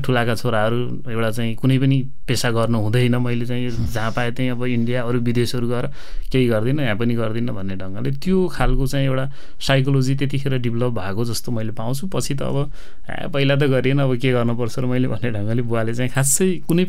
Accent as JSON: {"language": "Nepali", "town": "Bulingtar", "region": "Gandaki Province", "country": "Nepal", "tie": "born or raised there", "also_born_or_lived": "Syangja", "said": "म पछि 1.5 वर्षकै उमेरमा हामी बसाइँसराईबाट नवलपरासीको बुलिङटार 1 भन्ने ठाउँमा चाहिँ आएर बसाइँसराई भएर मेरो विद्यालय शिक्षा चाहिँ बुलिङटारबाट भएको। खास जन्मस्थान चाहिँ मेरो स्याङ्जा।"}